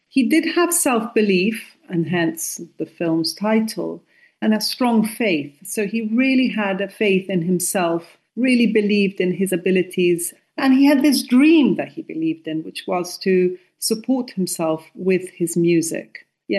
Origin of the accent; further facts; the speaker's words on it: Tuscany, Italy; accent: Tuscan; English is a second language; now in England, United Kingdom; So I not only spoke Italian, but I come from Tuscany. I was born and brought up in Tuscany. So I speak with the same Tuscan local accent as Andrea and understand the dialect that people in that area of Italy speak.